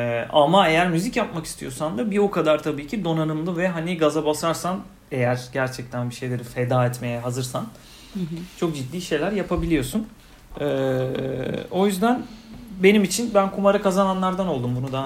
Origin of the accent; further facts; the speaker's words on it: Bakırköy, Istanbul, Turkey; Bakırköy'lüyüz biz.